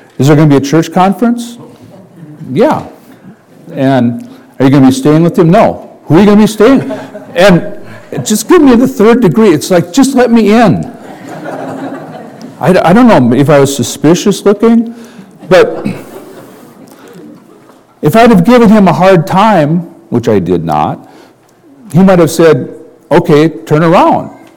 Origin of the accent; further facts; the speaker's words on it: United States; born there; I was born in the United States. I was a citizen. I am a citizen of the United States.